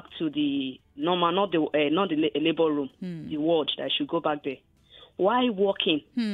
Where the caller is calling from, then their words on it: Ibeji, Nigeria; I'm calling from Ibeji.